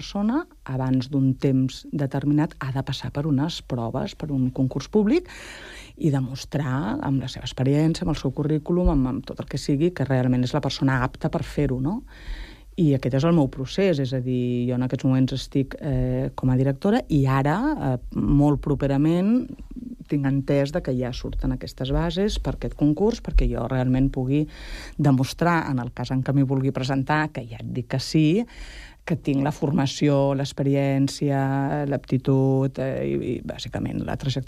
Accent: Sant Cugat del Vallès, Catalonia, Spain; van anar a tenir-me a la Clínica Santa Madrona i vaig tornar, vull dir que de fet sóc Sant Cugat. Sóc de Sant Cugat, de tota la vida, tota la vida.

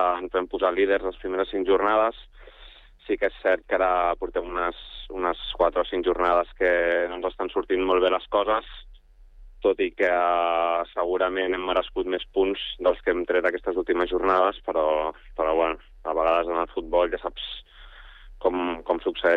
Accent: Sant Cugat del Vallès, Catalonia, Spain; tot el primer equip som gent de Sant Cugat

